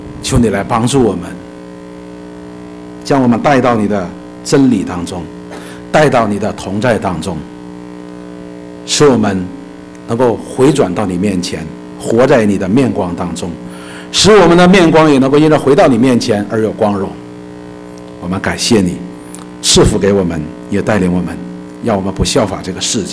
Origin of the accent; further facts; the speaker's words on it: China; 这是我们中国人的农历新年